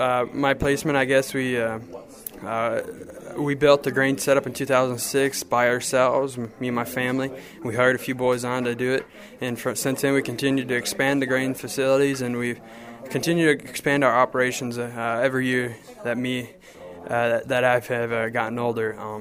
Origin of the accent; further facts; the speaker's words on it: Hartland, Minnesota, United States; now in Mason City, United States; I'm from Hartland, Minnesota. I am currently a freshman at North Iowa Area Community College in Mason City, Iowa.